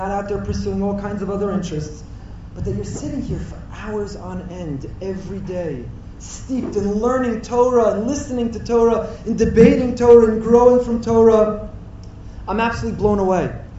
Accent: Teaneck, New Jersey, United States; I too remember fondly our high school days growing up in Teaneck

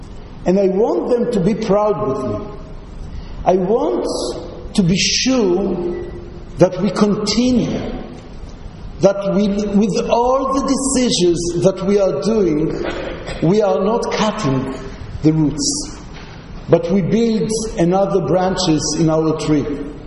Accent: Gush Etzion, West Bank, Palestine; So I said, I grew up in Gush Etzion. I learned from Av Lichtenstein, from Av Amital, other rabbis.

